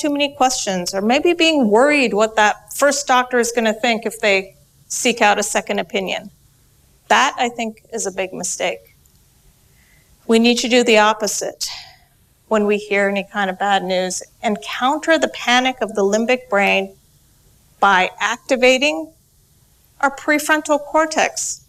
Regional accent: Midwest, United States; a young girl from the Middle East deals with growing up in the Midwest

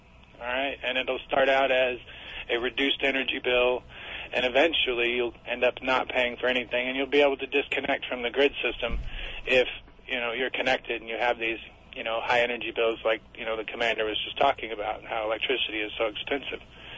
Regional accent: Oregon, United States; born there; now in Texas, United States; I was born in Oregon. I moved to Texas about 20 years ago, and I joined the military.

